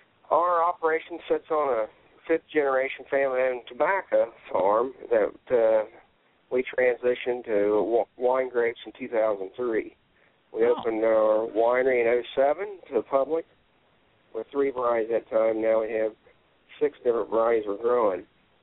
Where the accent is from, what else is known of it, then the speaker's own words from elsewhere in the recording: Ohio, United States; I'm come from the Ohio River Valley Appalachian in Brown County. We're southwest of Cincinnati, about an hour.